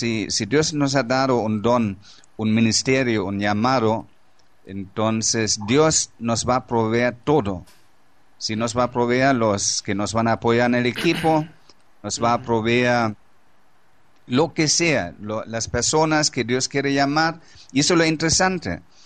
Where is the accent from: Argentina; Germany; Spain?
Germany; Yo soy alemán, yo soy un pobre indio alemán.